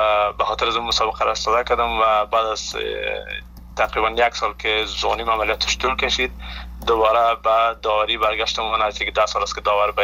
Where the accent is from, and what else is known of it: Afghanistan